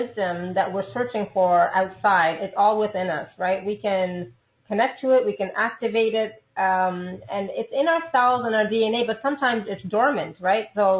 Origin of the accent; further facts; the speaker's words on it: India; English is a second language; I mean, I'm Indian. I'm from India. All I knew was about was gods and goddesses.